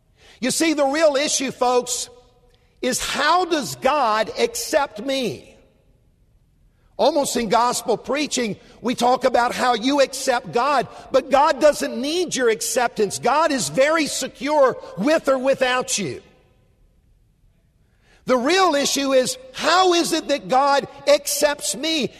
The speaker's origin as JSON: {"language": "English", "town": "Columbia", "region": "South Carolina", "country": "United States", "tie": "born or raised there", "said": "I'm a South Carolina boy, and I accept that very gratefully. Now, he almost threw under the bus my hometown, which is Columbia."}